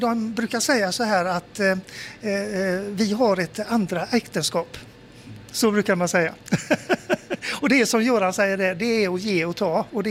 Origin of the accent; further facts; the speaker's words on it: Gothenburg, Västra Götaland County, Sweden; Framförallt så växte vi upp i Kolltorp på Vingåsgatan i samma i samma hus som sagt var.